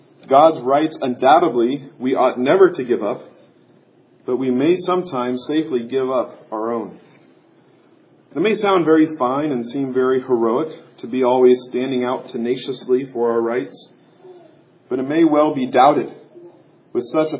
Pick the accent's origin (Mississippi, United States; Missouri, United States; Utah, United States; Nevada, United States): Missouri, United States; Kansas City; I grew up in Kansas City. We're not as environmentally friendly back when I was growing up.